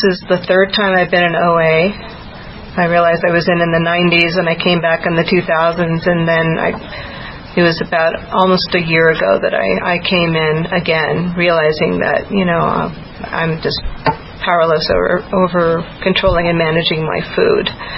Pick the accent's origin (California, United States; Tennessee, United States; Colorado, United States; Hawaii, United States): Colorado, United States; Longmont; I'm from Longmont